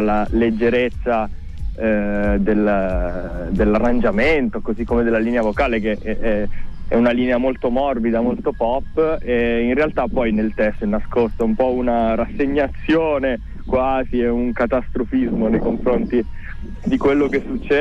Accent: Torre dei Nolfi, Abruzzo, Italy; non ho un accento così pronunciato, quindi purtroppo non riesco a tradire le mie origini bene, ma sono abruzzese.

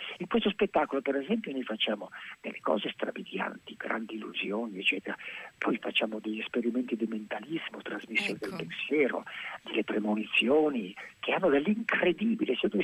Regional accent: Venice, Veneto, Italy; sono veneziano.

